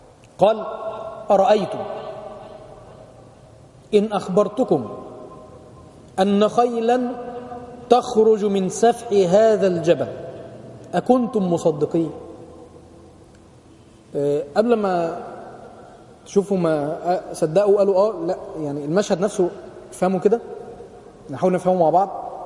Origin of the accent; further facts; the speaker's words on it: Upper Egypt, Egypt; تعرفين زي الطرع عندنا في الصعيد كده